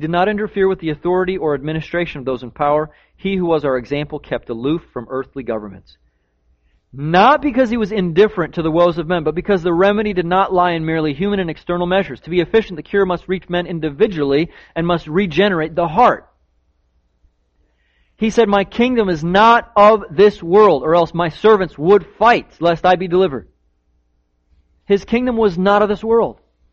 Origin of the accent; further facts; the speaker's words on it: United States; My dad used to, you know, he escaped from socialist Romania. I'm very happy I'm American.